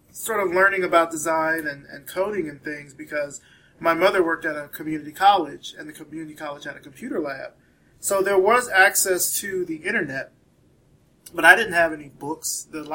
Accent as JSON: {"language": "English", "region": "Deep South", "country": "United States", "tie": "born or raised there", "said": "I grew up in the Deep South, dirt road country."}